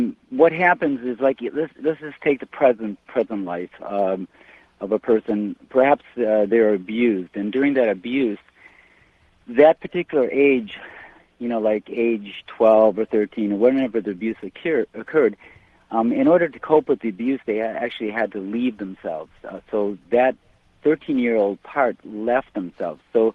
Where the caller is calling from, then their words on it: Michigan, United States; I'm calling from the Upper Peninsula of Michigan.